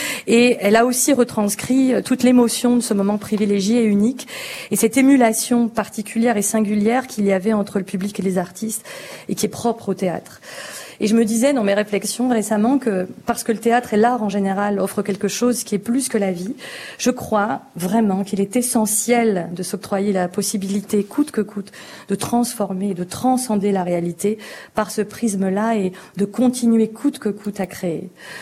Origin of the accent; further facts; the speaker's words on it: Hauts-de-France, France; parce que je viens du Nord.